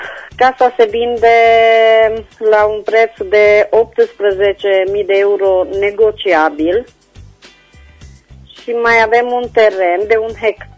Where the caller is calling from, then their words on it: Reșița, Caraș-Severin, Romania; din Reșiță.